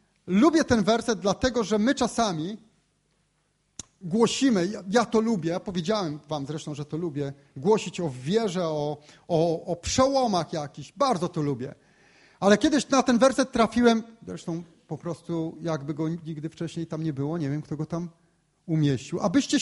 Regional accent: Gdynia, Pomeranian Voivodeship, Poland; Ja pochodzę z Gdyni i mówiłem już to.

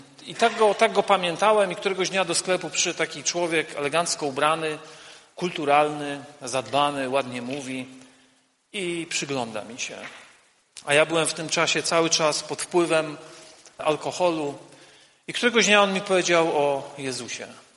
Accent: Dąbrowa Górnicza, Silesian Voivodeship, Poland; Faktycznie przyjechałem z Dąbrowy Górniczej. Służę obecnie w zborze w Katowicach.

